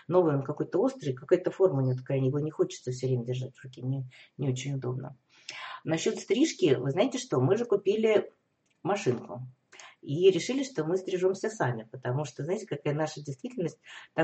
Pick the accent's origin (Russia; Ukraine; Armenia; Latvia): Russia; moved away; Да, то есть мы из России, но мы живем здесь.